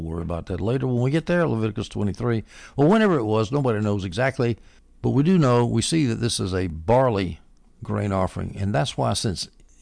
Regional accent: the South, United States; I like that word because I'm from the South.

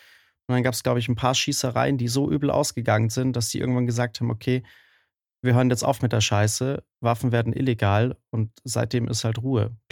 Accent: Bavaria, Germany; Ja, es tut mir leid, ich komme aus Bayern.

